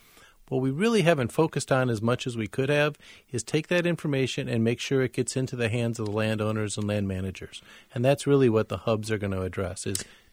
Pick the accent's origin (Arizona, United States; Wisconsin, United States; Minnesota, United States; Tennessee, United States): Wisconsin, United States; I grew up in Wisconsin, so I'm pretty familiar with farmers.